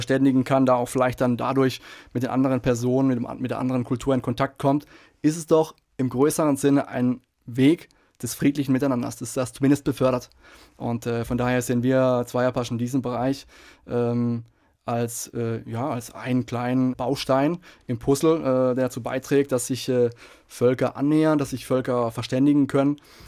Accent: Heidelberg, Baden-Württemberg, Germany; Ich bin, wie ich vorhin erwähnt hatte, in Heidelberg aufgewachsen

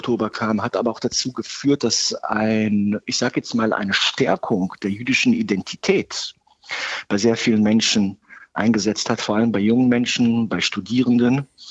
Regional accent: Berlin, Germany; ich bin teilweise in Berlin aufgewachsen, noch in den 80er Jahren und in den 90er Jahren habe ich in Berlin studiert. Dann wurde ich Rabbiner. Ich bin 52 Jahre alt.

